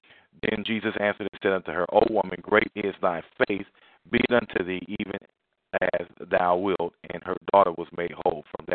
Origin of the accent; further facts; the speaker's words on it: Midwest, United States; I come from the Midwest